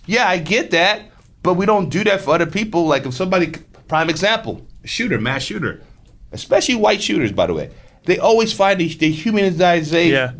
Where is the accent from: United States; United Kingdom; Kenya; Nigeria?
Nigeria; Because, again, I grew up in Nigeria.